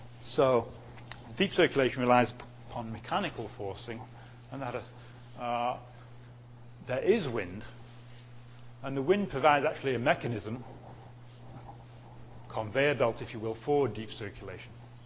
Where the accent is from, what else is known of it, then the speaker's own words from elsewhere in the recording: England, United Kingdom; now in United States; I'm English and I live in America and I'm visiting Canada.